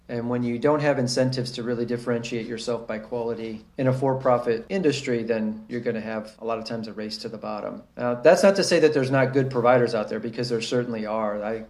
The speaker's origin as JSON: {"language": "English", "region": "Ohio", "country": "United States", "tie": "born or raised there", "said": "I grew up in Ohio, near Cleveland."}